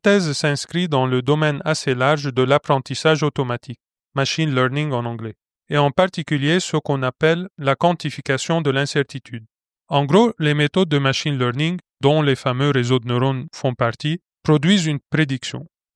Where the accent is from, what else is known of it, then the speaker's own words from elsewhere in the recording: Lebanon; now in Lyon, France; je suis originaire du Liban. Je suis actuellement ingénieur de recherche et d'innovation basé à Lyon.